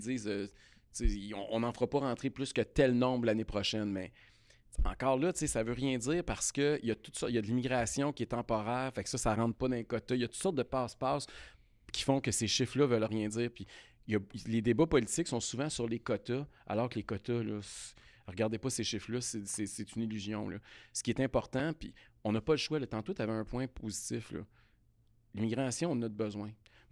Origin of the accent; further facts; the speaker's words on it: Quebec, Canada; nous autres, on est des Québécois francophones en Amérique. C'est sûr qu'on est une minorité.